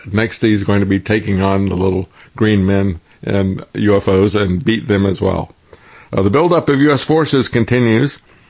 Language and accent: English; Florida, United States; I grew up in Florida, and I knew a lot of Cubans.